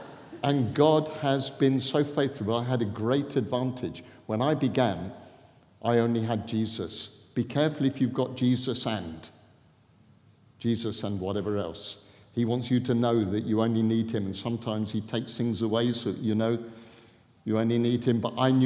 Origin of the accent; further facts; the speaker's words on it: South East England, United Kingdom; I come from Southeast England, obviously. And my bedroom looked over the English Channel.